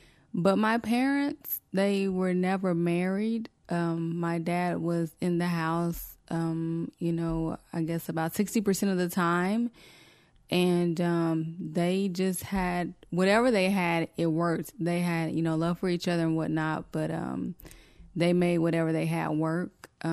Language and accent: English; the South, United States; Where I came from the South, we migrated more to West Coast music opposed to East Coast